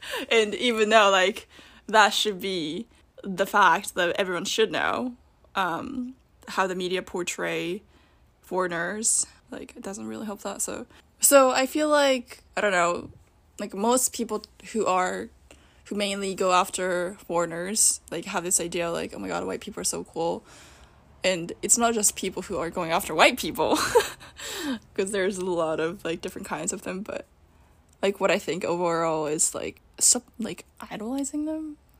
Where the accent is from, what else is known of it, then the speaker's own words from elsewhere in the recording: Japan; I feel like me growing up in Japan as a Japanese person without any influences of like foreign culture